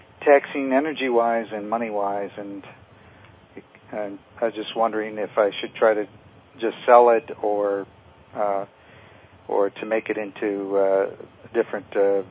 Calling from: Ben Lomond, California, United States; I'm calling from Ben Lomond, California.

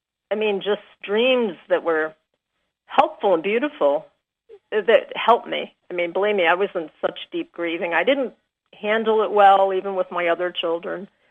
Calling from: Maine, United States; I'm calling from Maine.

